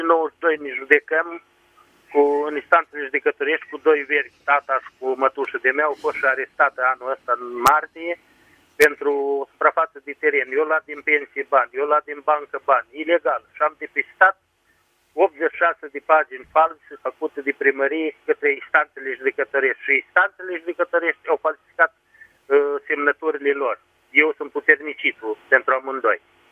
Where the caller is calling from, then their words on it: Suceava, Suceava County, Romania; Sunt de la Suceava